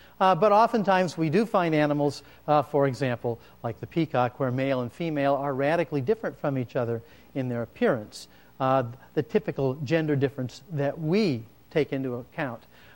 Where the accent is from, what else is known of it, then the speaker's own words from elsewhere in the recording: Seattle, Washington, United States; I grew up in Seattle, where slugs abound.